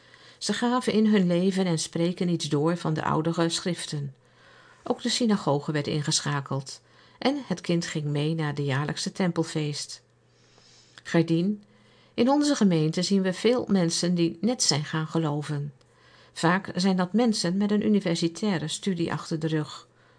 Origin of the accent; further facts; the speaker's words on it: Afghanistan; Dutch is a second language; now in Netherlands; Ik ben dik, ik ben Afghaan, ik spreek alleen een beetje Engels. Ik pas helemaal niet in zo'n Nederlands gezin.